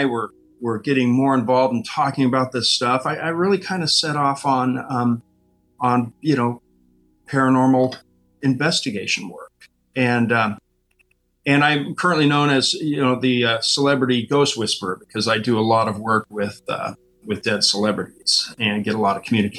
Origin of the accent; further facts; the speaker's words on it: Burbank, California, United States; I grew up in Burbank, California. This was a triplex.